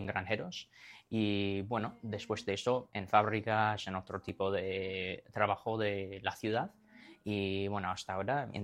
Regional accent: Basque Country, Spain; Aquí como vasco

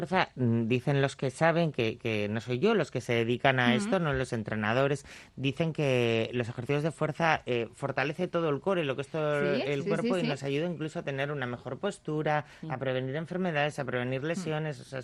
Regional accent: Asturias, Spain; Mi familia, somos asturianos, ¿qué os voy a decir a vosotros también?

